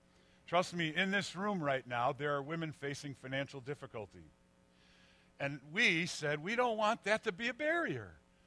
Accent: Chicago, Illinois, United States; I'm a Northside boy. I grew up hanging out in the Wrigley Field stands.

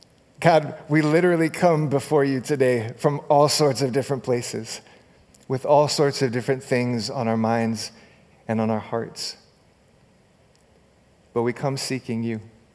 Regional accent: Hawaii, United States; I grew up in Hawaii where we actually had sharks in the ocean.

